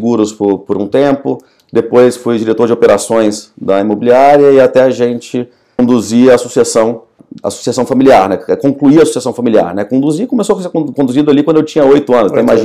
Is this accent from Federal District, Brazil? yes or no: yes; Brasília, Federal District, Brazil; sou de Brasília